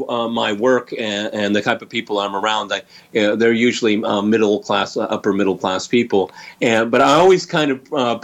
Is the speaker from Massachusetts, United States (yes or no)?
no; California, United States; And I'm a guy from California.